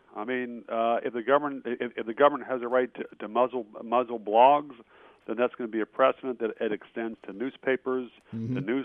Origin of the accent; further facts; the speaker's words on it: Front Royal, Virginia, United States; And I was raised in a town that they actually shut down all the schools as part of massive resistance in 1958.